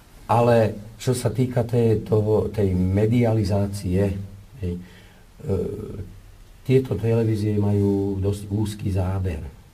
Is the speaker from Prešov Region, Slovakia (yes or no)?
no; Bratislava, Bratislava Region, Slovakia; born there; Ja ako pôvodom Maďar, ja sa priznám, ja som sa narodil v Maďarsku, v Bratislave. Narodil som sa na území, ktoré vtedy patrilo Maďarsku. Ja som sa stal Slovákom v 47. roku.